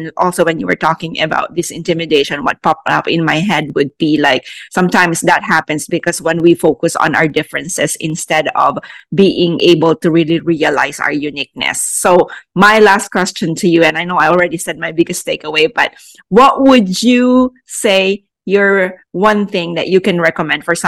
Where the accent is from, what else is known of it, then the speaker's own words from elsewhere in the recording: Philippines; I'm originally from the Philippines